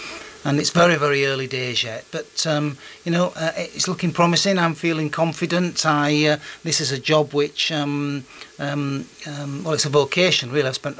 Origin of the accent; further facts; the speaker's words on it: Yorkshire and the Humber, United Kingdom; moved away as an adult; now in Isle of Wight, United Kingdom; I'm from Yorkshire originally, and I haven't tried to lose my accent.